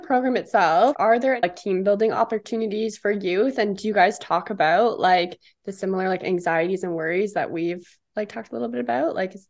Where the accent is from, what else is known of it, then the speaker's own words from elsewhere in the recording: Ontario, Canada; now in British Columbia, Canada; even me growing up in Ontario, I feel like I was so lucky